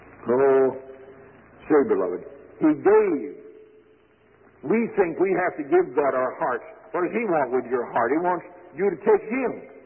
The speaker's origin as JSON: {"language": "English", "town": "Aurora", "region": "Indiana", "country": "United States", "tie": "born there", "said": "I was told I was born in Aurora, Indiana."}